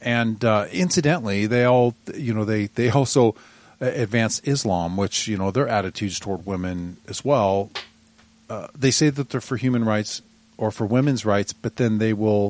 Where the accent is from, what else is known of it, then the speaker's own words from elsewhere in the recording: Scotland, United Kingdom; I'm Scottish, but I'm not a Mason.